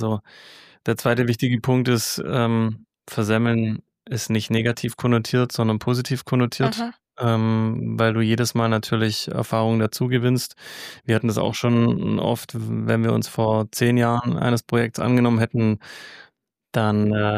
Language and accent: German; Ravensburg, Baden-Württemberg, Germany; Ich komme wie du, Hanna, aus Ravensburg.